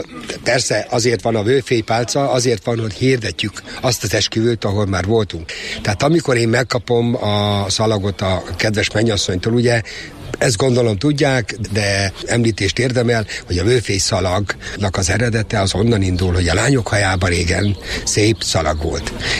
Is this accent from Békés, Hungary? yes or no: no; Ajak, Szabolcs-Szatmár-Bereg, Hungary; born there; now in Kisvárda, Hungary; Kisvárdában lakom, és ahogy már említettem, Ajakon születtem, és még azt is büszkén vállalom, hogy régen úgy mondták, a gázcseretelep melletti kiskapuba.